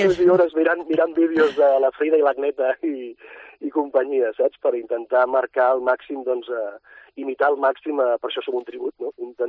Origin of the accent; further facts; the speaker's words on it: Girona, Catalonia, Spain; tots som de Barcelona, menys un servidor que és de Girona